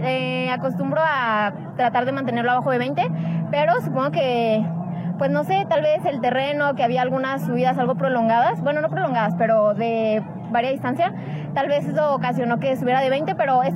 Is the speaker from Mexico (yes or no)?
yes; Arandas, Jalisco, Mexico; soy de Arandas